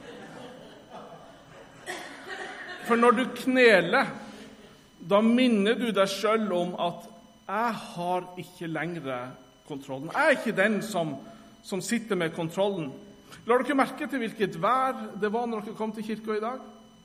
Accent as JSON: {"language": "Norwegian", "town": "Sommarøy", "region": "Troms", "country": "Norway", "tie": "born or raised there", "said": "Hjemme på Sommerøya i gamle kirker der, så pleide vi å knele av og til."}